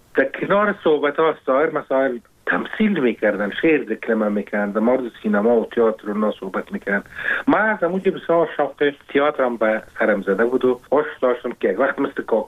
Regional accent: Kabul, Afghanistan; ما زاده کابل هستم، در سال 1963 تولد شدیم. اتفاقا در منطقه جشن کابل کنار کابل ننداره در شاشهید. مکتب ابتدایی هم در شاشهید خواندم

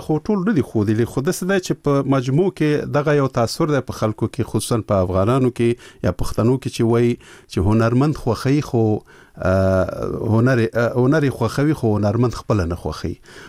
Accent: Peshawar, Khyber Pakhtunkhwa, Pakistan; خو زه ورکوټه په پېښور کې لوی شوی یم

